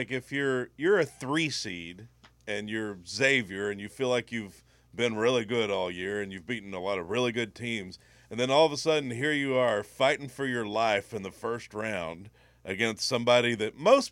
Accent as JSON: {"language": "English", "region": "Arkansas", "country": "United States", "said": "I didn't know anything about it because I was a redneck from Arkansas."}